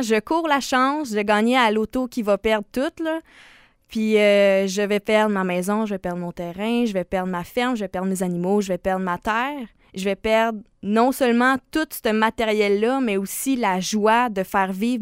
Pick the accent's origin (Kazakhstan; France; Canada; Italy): Canada; Quebec; C'est savoir, c'est qu'est-ce qu'on veut en tant que Québécois pour les agriculteurs